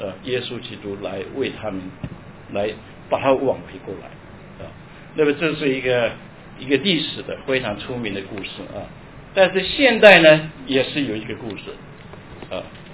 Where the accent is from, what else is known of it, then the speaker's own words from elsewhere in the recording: China; 他妈妈是从来没有，都是凭着我们中国人的那种信仰啊来去面对生活的